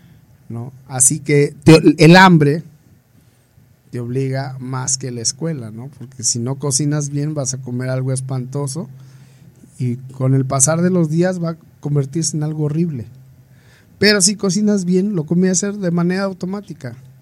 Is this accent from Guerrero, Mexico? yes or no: yes; Chilpancingo, Guerrero, Mexico; Somos de Chilpancingo, Los Bravos, pero tenemos raíces en otros pueblos.